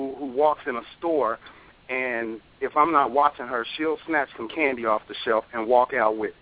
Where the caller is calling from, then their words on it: Chicago, Illinois, United States; I'm from Chicago.